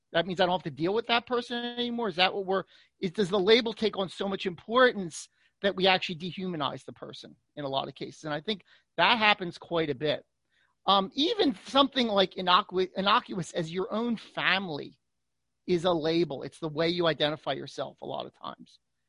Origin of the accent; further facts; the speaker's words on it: Philadelphia, Pennsylvania, United States; But you could have a label that I'm from the Philadelphia area or from Pennsylvania. That's a label. I'm a U.S. citizen. That's a label. I'm Armenian. That's a label.